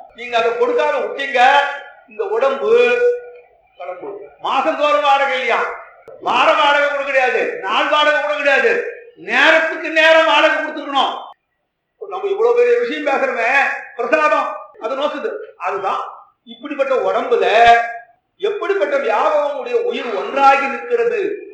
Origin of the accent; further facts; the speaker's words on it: Kanchipuram, Tamil Nadu, India; நான் காஞ்சிபுரத்தை சேர்ந்தவன்றதால நான் இதை சொல்லல